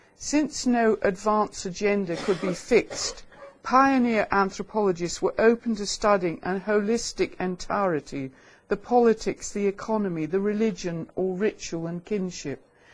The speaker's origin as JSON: {"language": "English", "country": "Malta", "tie": "born there", "said": "I'm delighted to be invited back to Malta, because I was born here"}